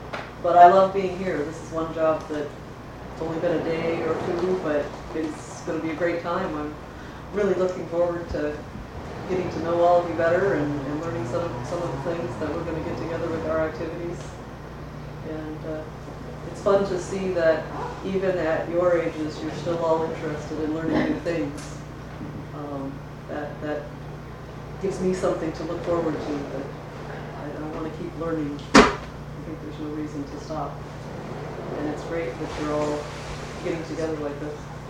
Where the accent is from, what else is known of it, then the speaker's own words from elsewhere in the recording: Wisconsin, United States; also born or lived in Japan / Florida; And so I was born in Wisconsin. I was in Japan until I was in first grade. And then we went to Florida. We left there when I was in third grade.